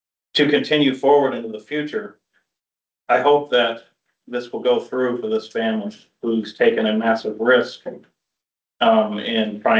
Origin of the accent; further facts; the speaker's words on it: Rockwood, Maine, United States; I grew up in Moosehead Lake in the region. Went to school in Greenville and grew up in Rockwood with my dad.